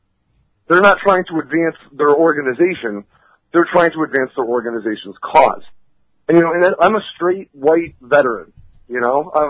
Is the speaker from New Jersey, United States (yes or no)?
no; Vermont, United States; You know, I came from Vermont where, you know, there were, like, I think that there was one black guy in my town, and it was my buddy Tori's stepdad.